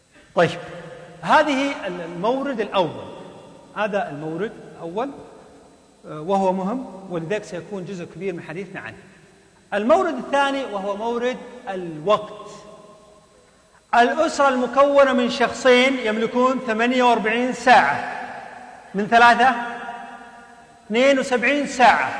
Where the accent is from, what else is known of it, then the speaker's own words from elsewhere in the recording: Saudi Arabia; عندنا في السعودية